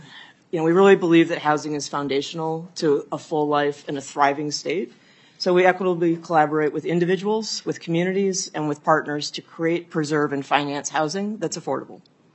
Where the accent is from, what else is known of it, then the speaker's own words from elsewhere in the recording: Fridley, Minnesota, United States; I grew up in Fridley.